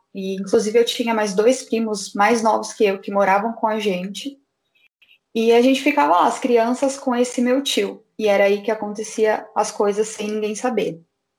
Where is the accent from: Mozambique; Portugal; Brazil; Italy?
Brazil; Campinas, São Paulo; eu tenho 24 anos, sou do Brasil, no caso, né, de Campinas, interior de São Paulo.